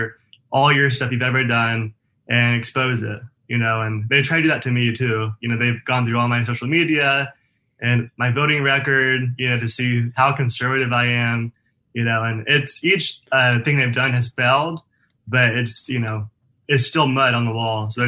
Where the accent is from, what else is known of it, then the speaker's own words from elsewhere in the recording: Rockwell, United States; I was born and raised here in Rockwell, which is where I'm running for office, K through 12 in our school system.